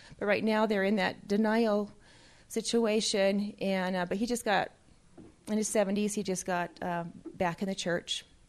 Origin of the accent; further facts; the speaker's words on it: Pleasant Grove, Utah, United States; I grew up in Pleasant Grove. We had our own little order, is what they called it.